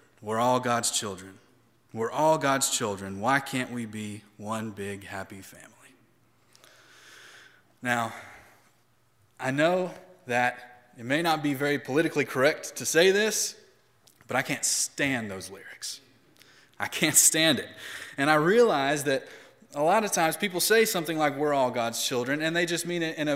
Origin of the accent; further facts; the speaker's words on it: Tennessee, United States; Well, I grew up in Tennessee, so yes, I grew up listening to country music too.